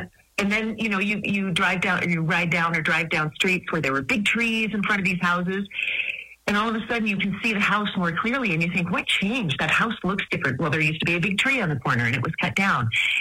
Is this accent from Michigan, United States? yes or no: no; Miles City, Montana, United States; And even though I grew up in Miles City, I could not tell you the names of the streets I rode down.